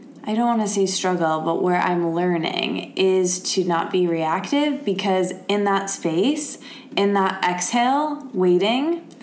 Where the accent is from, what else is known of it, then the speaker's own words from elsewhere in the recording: Midwest, United States; I used to hear that because of how I grew up. I'm like from the Midwest.